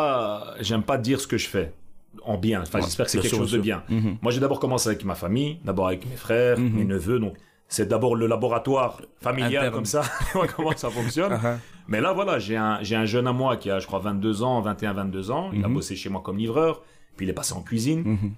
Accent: Brussels, Brussels-Capital Region, Belgium; Et pourtant, je suis bruxellois, je suis né là

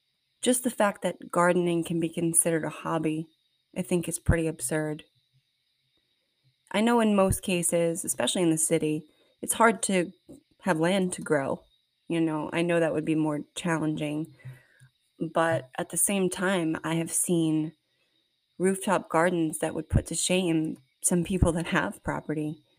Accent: Queens, New York, United States; You know, for me, I grew up in Queens. I didn't grow up on a farm.

